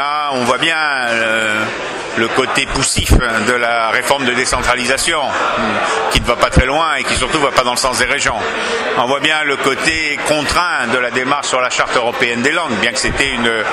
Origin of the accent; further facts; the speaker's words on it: Corsica, France; et puis en tant que Corse, je peux témoigner